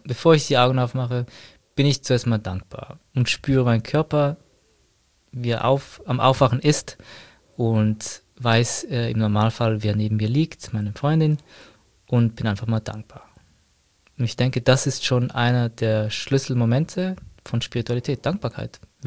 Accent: Zürich, Zurich, Switzerland; bin aus Zürich

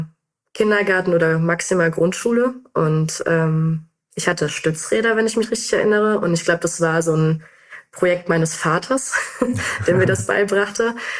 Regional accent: North Rhine-Westphalia, Germany; Also ich bin in NRW aufgewachsen

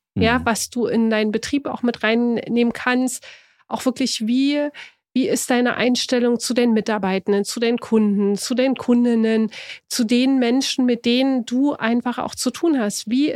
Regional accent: East Germany, Germany; Ich komme aus dem Osten.

